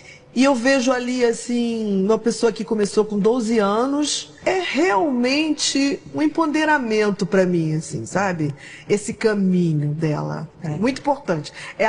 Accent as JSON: {"language": "Portuguese", "region": "Northeast Region", "country": "Brazil", "said": "No Nordeste, né? Eu sou nordestina, e no interior as pessoas cantam muito."}